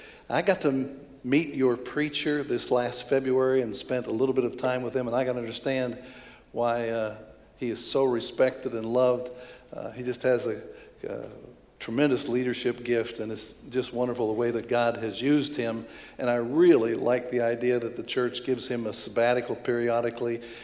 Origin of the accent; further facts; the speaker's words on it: Kentucky, United States; So even though I'm from Kentucky and even though I'm over 70